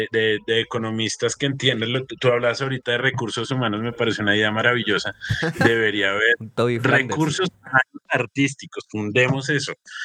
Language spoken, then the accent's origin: Spanish; Colombia; Una cosa que yo reconozco directamente en mi país, como que no podría aventurarme en otro lado, pero que reconozco, por ejemplo, en Colombia